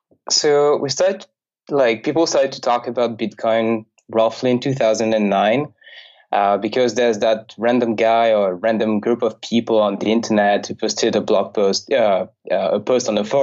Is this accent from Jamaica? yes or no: no; Paris, Île-de-France, France; English is a second language; also born or lived in Toronto, Canada; So I'm from Paris. I was born and raised in Paris. Studied most of my studies in Paris as well, in France.